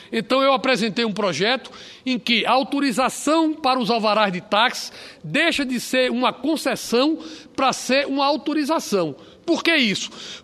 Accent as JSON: {"language": "Portuguese", "region": "Pernambuco", "country": "Brazil", "tie": "born or raised there", "said": "Vossa Excelência, como cearense e eu como pernambucano, nós fomos criados, embalados ao som"}